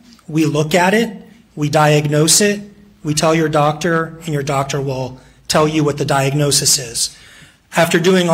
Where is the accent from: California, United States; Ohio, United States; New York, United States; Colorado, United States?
California, United States; That's correct. I grew up in California.